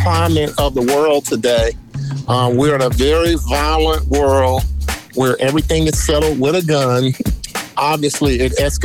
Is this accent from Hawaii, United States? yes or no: no; Charlotte, North Carolina, United States; I remember growing up in Charlotte, and it was one of those neighborhoods where if you lived over there, people thought you had money.